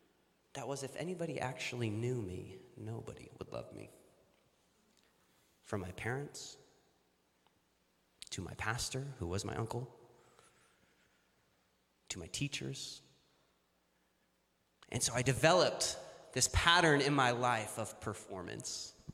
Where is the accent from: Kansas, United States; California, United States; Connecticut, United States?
California, United States; Newbury Park; I've been in the county for almost my whole life. I grew up in Newbury Park.